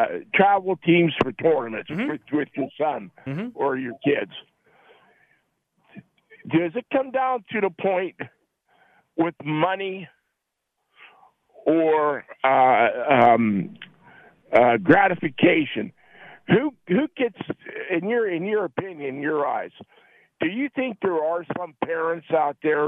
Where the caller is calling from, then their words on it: Nebraska, United States; Nebraska man.